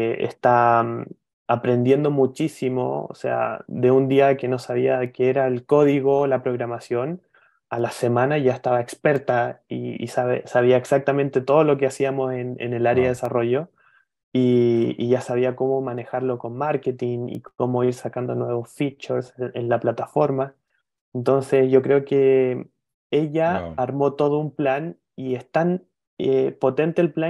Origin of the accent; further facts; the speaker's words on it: Chile; Y como soy chileno, también sabía cómo conversar y cómo hablar